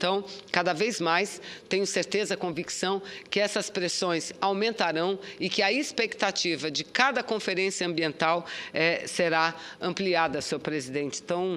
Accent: Amazon, Brazil; nós, senador Assir, que somos da Amazônia

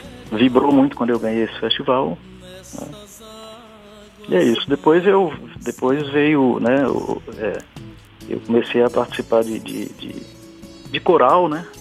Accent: Limoeiro do Norte, Ceará, Brazil; em dado momento eu fui em Moelho do Norte, em 1986, na minha terra, né? Acabei sendo transferido para lá

